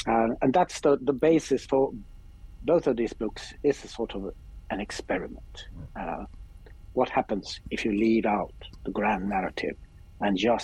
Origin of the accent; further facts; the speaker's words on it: Sweden; English is a second language; Because if you're a young man growing up in Sweden, you will, big history isn't what you meet in a natural way.